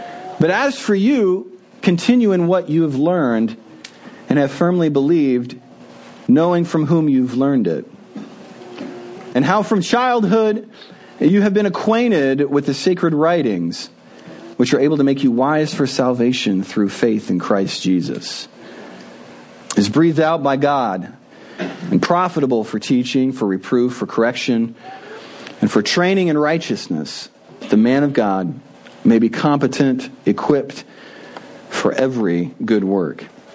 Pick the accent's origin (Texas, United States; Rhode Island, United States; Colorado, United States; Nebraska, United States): Nebraska, United States; I apologize. I'm from Nebraska. I know. It's a great place to see in your rearview mirror.